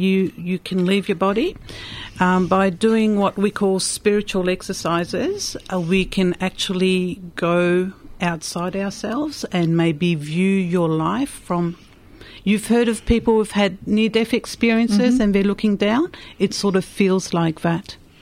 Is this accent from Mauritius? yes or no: yes; Mauritius; when I was brought up Catholic, we weren't really... Well, I was brought up in Mauritius